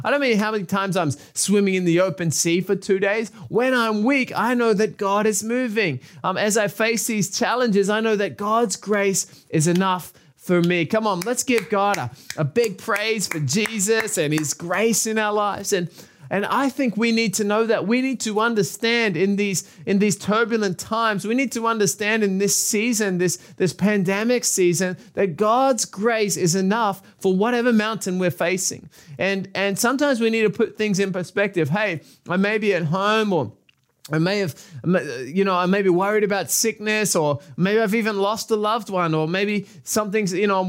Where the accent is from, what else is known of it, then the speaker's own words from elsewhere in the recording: Australia; I'm from Australia. I mean, if you go out in Australia, if you go out like just beyond the beach, you're going to get eaten by a shark.